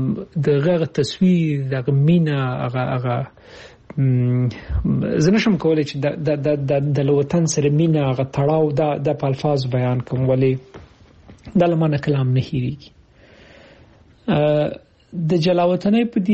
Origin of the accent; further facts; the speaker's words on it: Kabul, Afghanistan